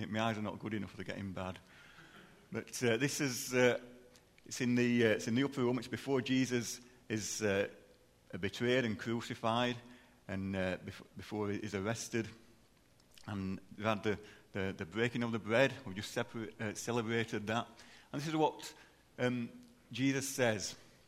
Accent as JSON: {"language": "English", "region": "Yorkshire and the Humber", "country": "United Kingdom", "said": "I think it's probably because I'm a Yorkshire man."}